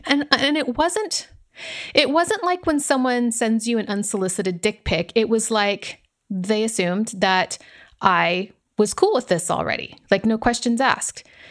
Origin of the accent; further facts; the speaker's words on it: Germany; I grew up in Germany, or at least I spent my formative years in Germany because I'm from a military family.